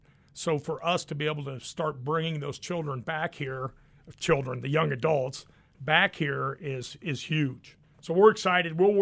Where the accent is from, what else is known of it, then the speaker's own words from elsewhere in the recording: Burlington, United States; I grew up in Burlington, was born here. My great-grandparents lived here, my grandparents, my mom and my dad.